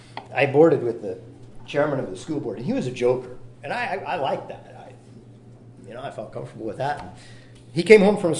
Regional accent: Kansas, United States; I grew up in Kansas, went to public school grades 1 through 8.

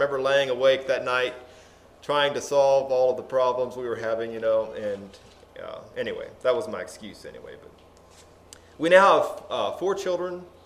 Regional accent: Whiteville, Tennessee, United States; I grew up in Whiteville, Tennessee, where I was fortunate to attend only one school from kindergarten through high school.

